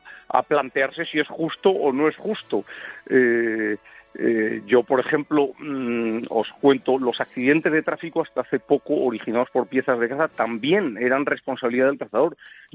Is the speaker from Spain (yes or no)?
yes; Valladolid, Castile and León, Spain; en mi tierra, Valladolid, norte de Burgos, por ahí todavía están muy cortitas